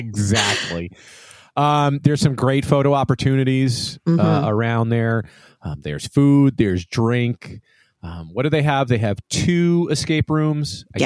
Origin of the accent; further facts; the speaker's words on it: New York, United States; I'm originally from New York, so it just kind of like that whole, like it really just reminds me of the local haunt back home.